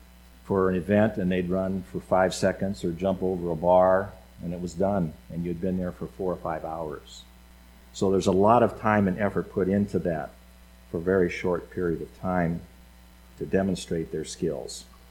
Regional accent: California, United States; The fact that I was raised in California doesn't mean I know anything about grapes

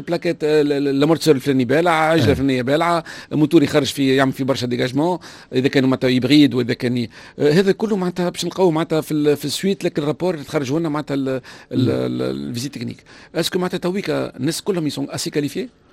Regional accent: Tunisia; كوني احنا عندنا في تونس لي سونتر نتاع ليكسبيرتيز

